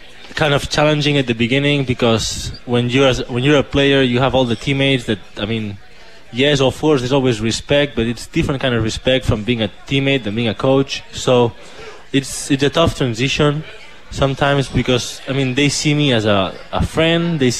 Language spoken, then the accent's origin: English; Spain; English is a second language; hey, I'm from Spain, and I've already been in your situation